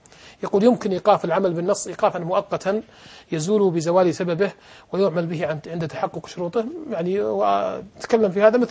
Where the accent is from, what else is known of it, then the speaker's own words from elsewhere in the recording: Saudi Arabia; عندنا في السعودية